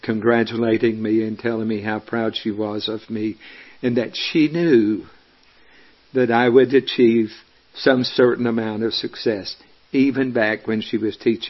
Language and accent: English; Double Springs, United States; Let me kind of jump back to growing up in Double Springs. Very small community.